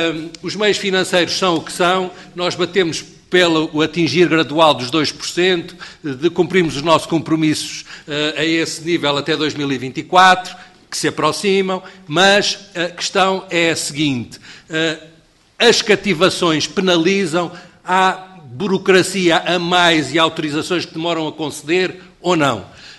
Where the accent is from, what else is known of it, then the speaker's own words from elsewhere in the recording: Azores, Portugal; porque nasci lá e vivo lá, mas não é isso que interessa aqui. Eu aqui gostava de não ser identificado como açoriano